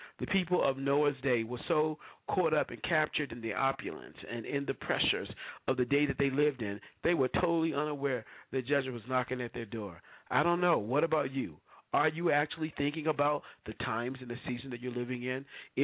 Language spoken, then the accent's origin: English; Washington, District of Columbia, United States; coming from growing up in Washington, D.C., where all my siblings and my brothers and sisters are